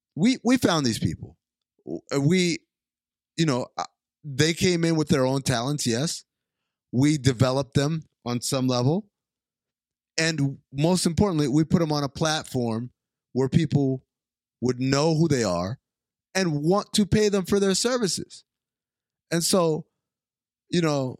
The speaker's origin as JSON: {"language": "English", "country": "Canada", "said": "I'm Canadian"}